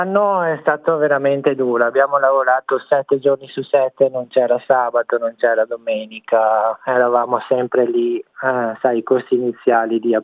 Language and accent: Italian; Conegliano, Veneto, Italy; now in Melbourne, Australia; Sono originario di Conegliano, vicino a Venezia.